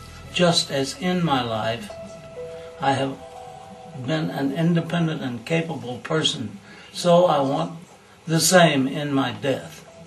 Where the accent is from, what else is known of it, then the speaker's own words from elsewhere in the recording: Australia; I am here in Zurich because it's the only legal option available to me as an Australian citizen.